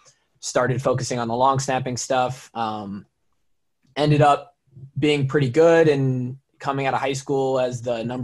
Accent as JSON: {"language": "English", "town": "Marshalltown", "region": "Iowa", "country": "United States", "tie": "born or raised there", "said": "I grew up in Marshalltown, Iowa, was a linebacker my whole life."}